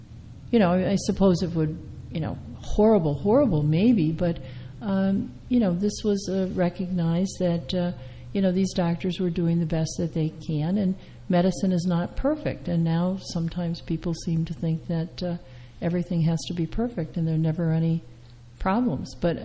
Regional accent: Midwest, United States; now I grew up in the Midwest where you had a small town doctors

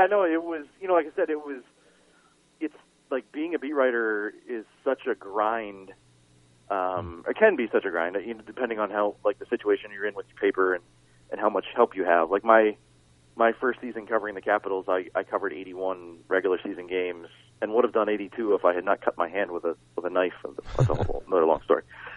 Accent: Pittsburgh, Pennsylvania, United States; and I grew up in Pittsburgh

